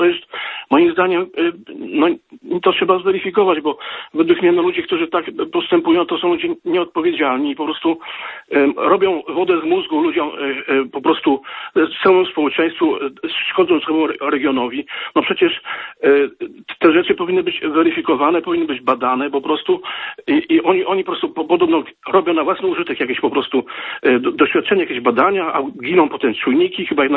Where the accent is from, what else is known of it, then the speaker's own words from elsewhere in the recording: Pomeranian Voivodeship, Poland; Ja też jestem dumny, że jestem Kaszubą, że mieszkam na Kaszubach